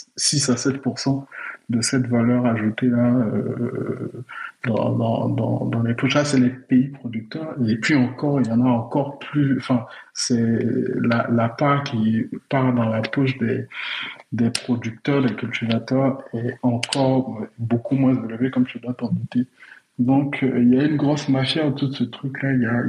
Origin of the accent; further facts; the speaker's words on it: Côte d’Ivoire; moi je viens de Côte d'Ivoire, qui est le plus gros producteur de cacao au monde.